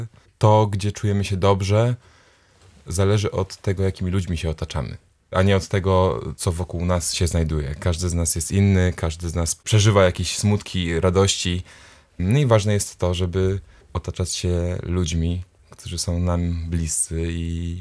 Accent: Gdynia, Pomeranian Voivodeship, Poland; also born or lived in Starogard Gdański; Ja pochodzę ze Starogardu Gdańskiego. To jest niedaleko, ale od czwartego roku życia mieszkam w Trójmieście, dokładnie w Gdyni

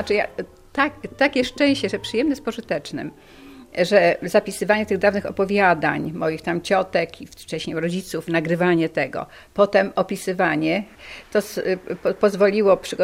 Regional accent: Pomeranian Voivodeship, Poland; born there; Ja tam, gdzie się urodziłam, na południowym Kociewiu, to też mam pamięć tego miejsca

